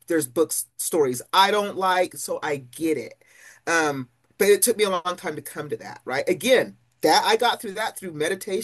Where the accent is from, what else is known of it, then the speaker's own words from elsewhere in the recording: Salt Lake City, Utah, United States; the reason why I wrote You Sound White is I grew up in Salt Lake City, Utah.